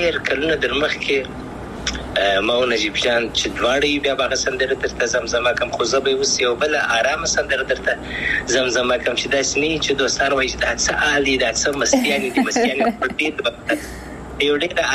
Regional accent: Afghanistan

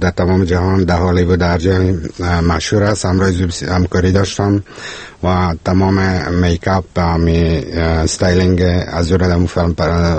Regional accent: Kabul, Afghanistan; نه، من خودم از کابل هستم.

